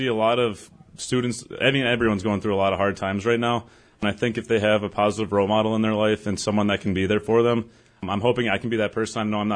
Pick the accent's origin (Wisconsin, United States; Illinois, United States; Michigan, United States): Wisconsin, United States; Rib Lake; I'm from Rib Lake, Wisconsin, so 20 minutes north, not too far.